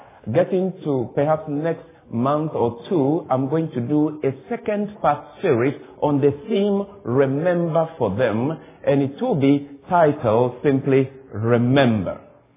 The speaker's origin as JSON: {"language": "English", "country": "Ghana", "said": "in my home country of Ghana, West Africa."}